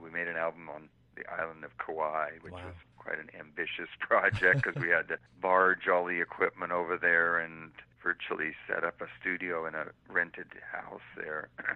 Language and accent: English; England, United Kingdom; born there; Jerry and I have British mothers. I was born in England.